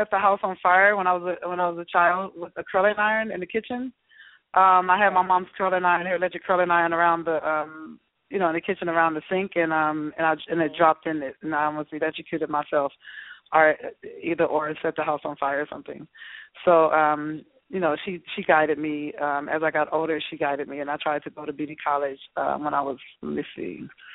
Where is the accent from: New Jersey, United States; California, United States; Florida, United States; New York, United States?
California, United States; born and raised in California. I started doing hair when I was 11 years old.